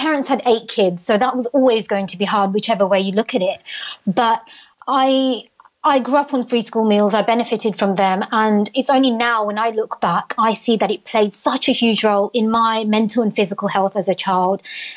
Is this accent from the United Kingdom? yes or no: yes; Tower Hamlets, London, United Kingdom; I grew up in Tower Hamlets, which is one of the UK's worst areas for child poverty.